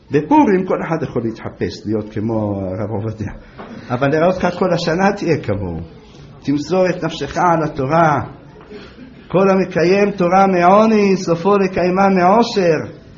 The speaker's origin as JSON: {"language": "Hebrew", "town": "Jerusalem", "region": "Jerusalem District", "country": "Israel", "tie": "born or raised there", "said": "בתור ילד אני זוכר בירושלים."}